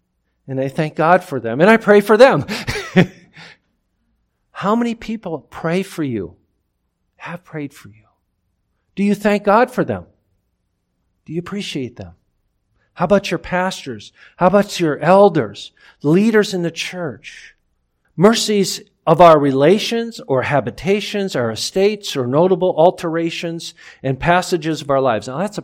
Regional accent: Michigan, United States; I was traveling from Michigan, where I grew up, to California

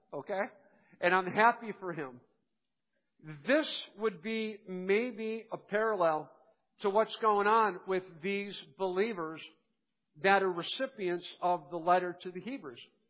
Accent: Ohio, United States; There was a time when I identified as a Cleveland Browns fan. I grew up in Ohio.

